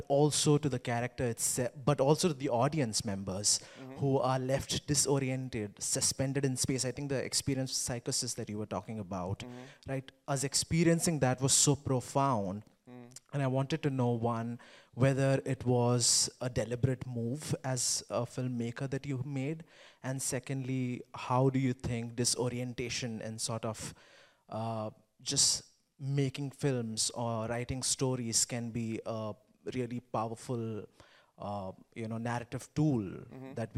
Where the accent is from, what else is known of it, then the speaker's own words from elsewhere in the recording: India; English is a second language; I come from India and I come from a lower caste community, and we faced a lot of segregation too.